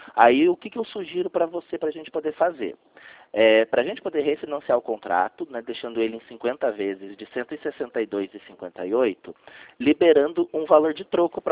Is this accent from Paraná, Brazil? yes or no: yes; Curitiba, Paraná, Brazil; Eu sou de Curitiba, mas eu atendo o município de Passira